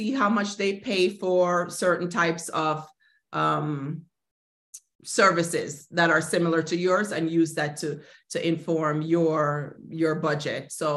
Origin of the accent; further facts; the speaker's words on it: Jamaica; You know, I'm Jamaican. I'm gonna work.